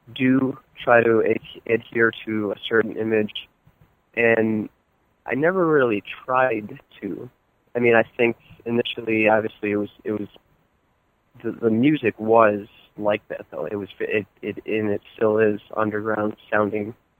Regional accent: Buffalo, New York, United States; I grew up in Buffalo, and I really don't have a big following here.

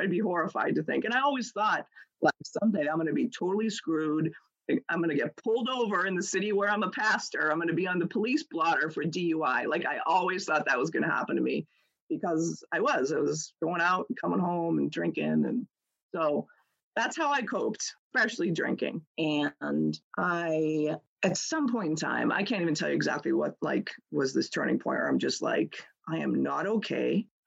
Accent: Massachusetts, United States; because I grew up in Massachusetts, so I wasn't too far from all of my high school friends

